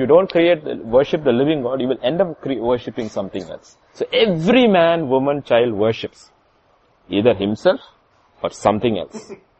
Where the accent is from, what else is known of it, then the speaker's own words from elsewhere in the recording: Kerala, India; Then she looked at me and said, who are you? I said, I'm also from Kerala, and I said, I'm a missionary there, and I work this thing.